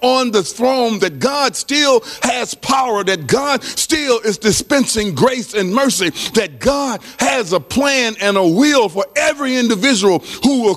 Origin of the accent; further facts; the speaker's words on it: St. Louis, Missouri, United States; When I grew up in St. Louis, Missouri, people didn't schedule anything on Wednesday and Thursday nights.